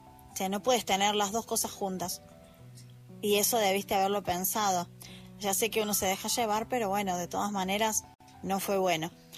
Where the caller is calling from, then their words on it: Argentina; desde Argentina.